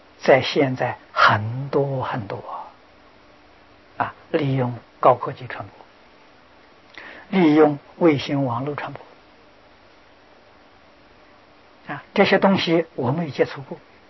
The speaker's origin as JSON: {"language": "Chinese", "country": "China", "said": "我们中国人讲一世，30年叫一世"}